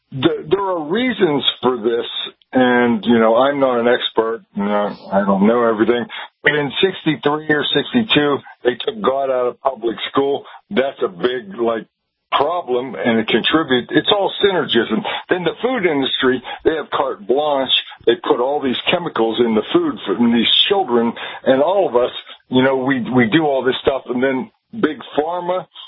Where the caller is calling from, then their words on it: Pennsylvania, United States; From Western Pennsylvania.